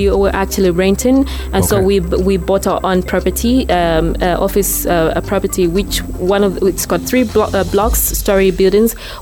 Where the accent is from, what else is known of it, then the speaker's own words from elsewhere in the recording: Chingola, Copperbelt, Zambia; Everyone who grew up on the Copper Belt, I grew up on the Copper Belt in Chingola.